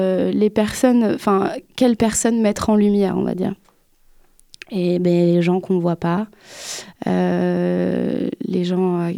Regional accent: Paris, Île-de-France, France; now in Montpellier, France; j'habite à Montpellier depuis 4 ans et j'ai grandi à Paris.

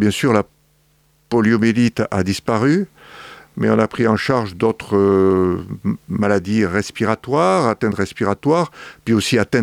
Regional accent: Montpellier, Occitanie, France; Je suis né à Montpellier, d'une famille qui est à Montpellier depuis plusieurs générations. Je vais vers mes 70 ans. Et donc, j'ai fait mes études à Montpellier. J'ai fait mes études primaires, secondaires à Montpellier, mes études de médecine à Montpellier.

